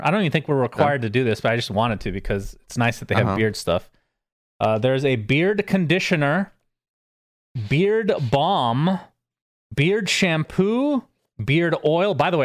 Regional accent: United States; Everybody makes fun of me for saying Schadenfreude Stooge. I'm American.

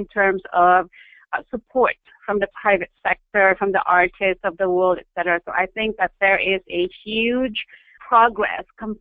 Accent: Philippines; So I grew up in the Philippines. Born and bred, educated

